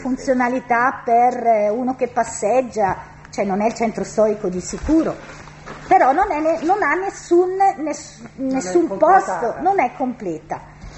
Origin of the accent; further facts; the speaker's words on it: Desenzano, Lombardy, Italy; io sono di Desenzano